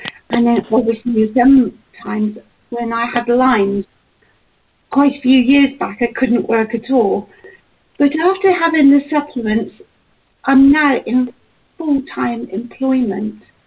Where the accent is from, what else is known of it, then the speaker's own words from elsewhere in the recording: England, United Kingdom; and I'm from England.